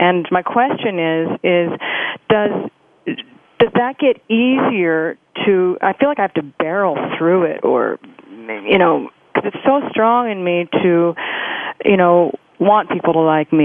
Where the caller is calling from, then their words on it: Jersey City, New Jersey, United States; I'm calling in from Jersey City, New Jersey.